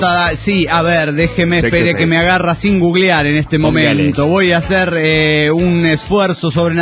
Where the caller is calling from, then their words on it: Dallas, Texas, United States; de Dallas, Texas.